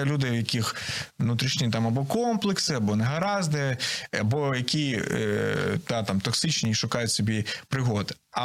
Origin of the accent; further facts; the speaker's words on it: Odesa, Odesa Oblast, Ukraine; Ну, ми розуміємо, що Одеса, окей, звідки я родом, це такий перехід